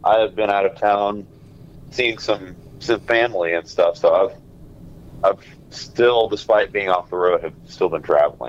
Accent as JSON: {"language": "English", "region": "Arkansas", "country": "United States", "tie": "born or raised there", "said": "I grew up in Arkansas. I lived in central Arkansas since the late 90s, but I was born in like South Arkansas and have lived in the state most of my life."}